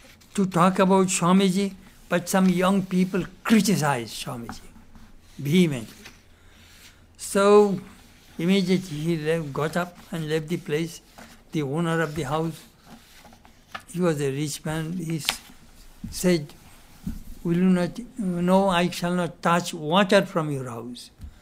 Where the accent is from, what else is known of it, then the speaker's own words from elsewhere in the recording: Khulna Division, Bangladesh; English is a second language; His district and my district is side by side. He's from Puritpur district, I'm from Khulna district. Side by side.